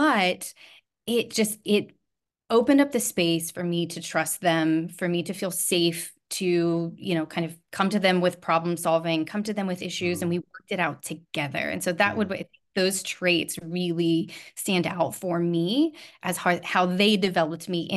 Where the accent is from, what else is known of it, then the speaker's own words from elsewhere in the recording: Carrollton, Texas, United States; So I actually grew up in Carrollton, Texas. So here in the DFW area, to Newman Smith High School, and then ended up at UNT. So stayed local for college.